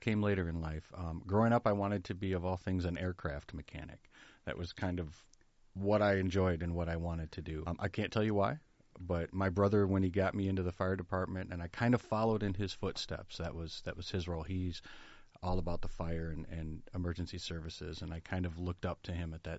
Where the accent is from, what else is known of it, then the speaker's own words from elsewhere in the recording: Berrien Springs, Michigan, United States; I was born and raised in Berrien Springs. I was raised in the Adventist church.